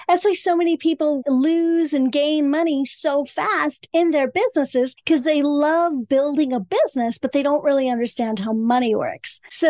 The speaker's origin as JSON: {"language": "English", "country": "India", "said": "as an Indian, we believe the opposite."}